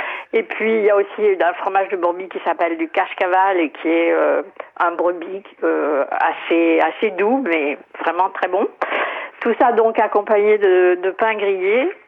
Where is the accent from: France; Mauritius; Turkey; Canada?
Turkey; Istanbul; Voilà, j'ai grandi à Istanbul.